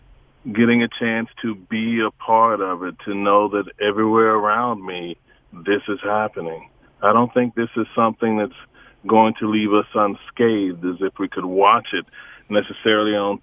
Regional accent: North Carolina, United States; Growing up in North Carolina, where we grew up, the presence of possible danger, the presence of possibly being hurt, was always present.

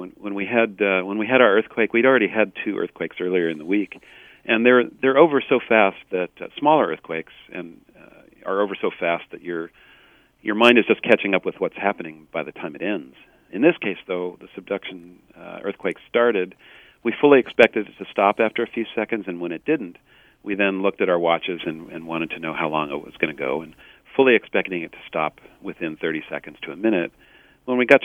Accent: Palo Alto, California, United States; I grew up in Palo Alto, actually

